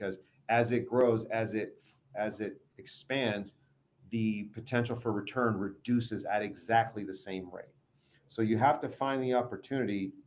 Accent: Las Vegas, Nevada, United States; So being born and raised in Vegas, I like my.

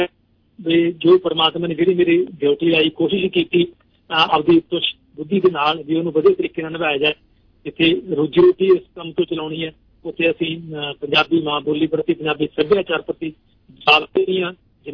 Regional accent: Kaulgarh, Punjab, India; ਮੇਰਾ ਪਿੰਡ ਸੋਢੀ ਸਾਹਿਬ ਕੌਲਗੜ੍ਹ ਹੈ, ਜਿੱਥੇ ਮੇਰਾ ਜਨਮ ਸਥਾਨ ਹੈ, ਤਹਿਸੀਲ ਮਲੋਹ, ਡਿਸਟ੍ਰਿਕਟ ਫਤਿਹਗੜ੍ਹ ਸਾਹਿਬ, ਜੋ ਪਹਿਲਾਂ ਪਟਿਆਲੇ 'ਚ ਪੈਂਦਾ ਸੀਗਾ

